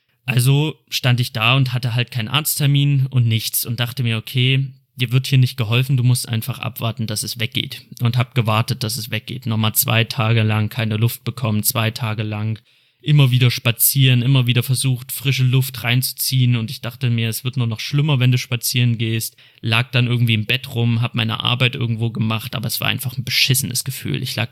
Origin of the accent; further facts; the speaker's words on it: Cologne, North Rhine-Westphalia, Germany; ich komme aus Köln